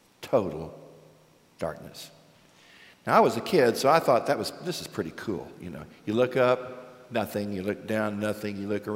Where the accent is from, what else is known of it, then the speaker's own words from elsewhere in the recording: Texas, United States; I grew up in West Texas. Anybody here from West Texas? All right. We're proud of it, aren't we?